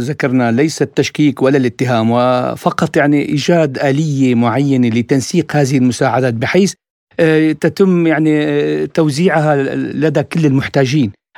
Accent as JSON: {"language": "Arabic", "town": "Latakia", "region": "Latakia Governorate", "country": "Syria", "said": "أنا من اللاذقية وأعمل في سبوتنيك"}